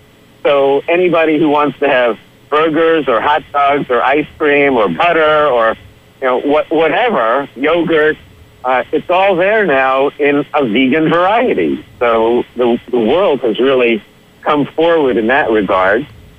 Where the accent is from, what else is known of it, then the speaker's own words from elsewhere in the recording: New York City, New York, United States; I grew up in New York City, so I really didn't know the origins of meat, really.